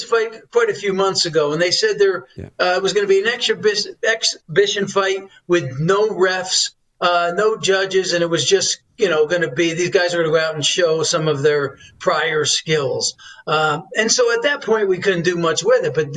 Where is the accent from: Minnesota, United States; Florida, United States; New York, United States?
New York, United States; I'm from New York, grew up in New York, lived my first 25 years of my life there.